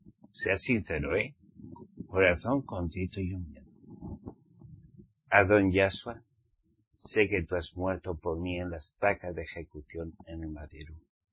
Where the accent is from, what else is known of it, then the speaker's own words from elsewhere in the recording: Spain; born there; Yo hablo español y soy español. Al menos nací en España. Mi mamá me parió en España.